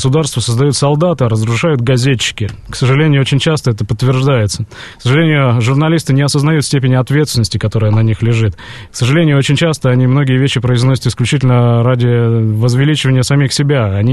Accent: Yekaterinburg, Sverdlovsk Oblast, Russia; Я из Екатеринбурга родом, местное телевидение дозвонилось мне в больничную палату.

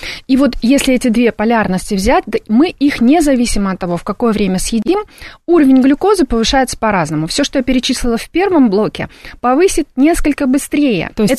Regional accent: Uzbekistan; Хотела сказать узбекского, потому что я из Узбекистана.

